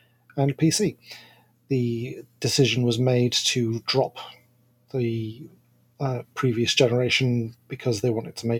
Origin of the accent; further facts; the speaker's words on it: Yorkshire and the Humber, United Kingdom; I'm a Yorkshireman. We're stingy.